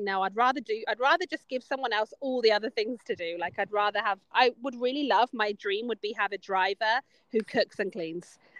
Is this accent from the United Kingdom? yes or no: yes; England, United Kingdom; I'm an English rose. So I think I'll just wilt.